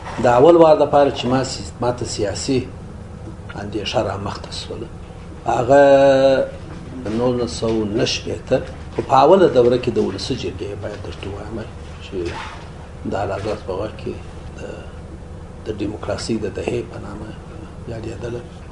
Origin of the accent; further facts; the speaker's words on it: Karz, Kandahar, Afghanistan; موږ د کرز په کلي کې زېږېدلی یم او شپږم صنف پورې مې وړیا درس ووایه او د شهر د ژوند سره مې بلدیت نه درلودی